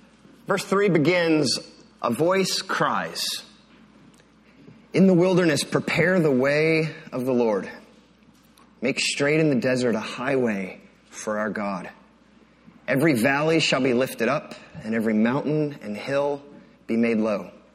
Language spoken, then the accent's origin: English; Pennsylvania, United States; So growing up in Pennsylvania, one of the things that I learned very early in life